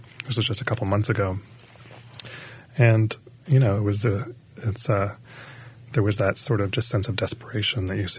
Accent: United States; And I think it's not as if I'm having to announce myself as an American.

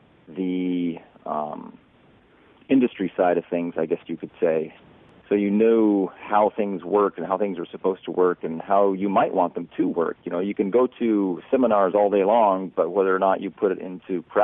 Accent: California, United States; also born or lived in Montana; Well, I grew up pretty much after living the first 7 years of my life in Montana. I then pretty much grew up in Southern California.

